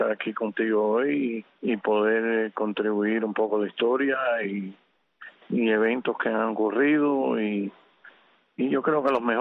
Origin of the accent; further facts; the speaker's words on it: Los Pinos, Havana, Cuba; born there; Bueno, yo nací en Los Pinos, fuera de La Habana, en un barriecito que se llamaba Miraflores.